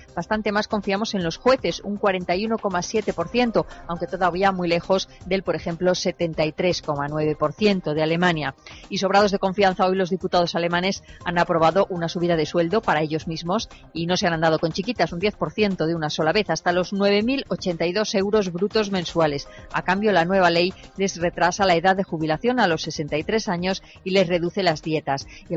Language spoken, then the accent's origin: Spanish; Spain; los españoles somos los europeos que menos confiamos en nuestros políticos y en nuestros banqueros